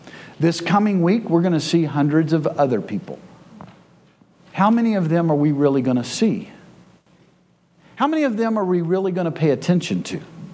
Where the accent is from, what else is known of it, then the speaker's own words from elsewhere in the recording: the South, United States; Yeah, that's right, I'm from the South, and I'm death on racism, because it's nothing but pride.